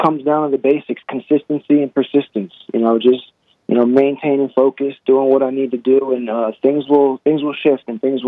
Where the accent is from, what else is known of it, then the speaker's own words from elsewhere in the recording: Millville, New Jersey, United States; now in Cherry Hill, United States; as you know … I'm from Millville, New Jersey. I live in Cherry Hill, New Jersey